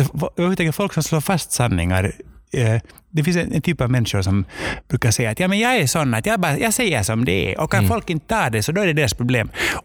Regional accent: Finland; för att som finländare är vi också del av den här Kalevala-traditionen.

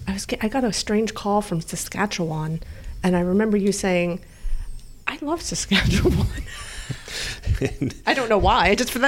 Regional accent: Texas, United States; which you would think growing up in Texas I would have done by now.

